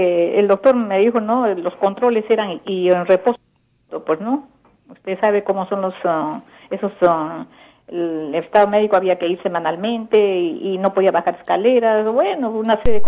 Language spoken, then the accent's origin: Spanish; Arequipa, Peru; el gobierno regional de Arequipa, porque soy arequipeña